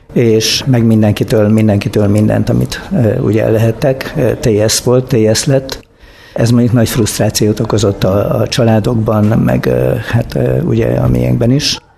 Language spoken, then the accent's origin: Hungarian; Miskolc, Borsod-Abaúj-Zemplén, Hungary; born there; 59-ben születtem Miskolcon. Az első osztályt azt Miskolcon jártam, és utána hát az általános iskolát azt 6 különböző helyen, de erről majd még lesz szó.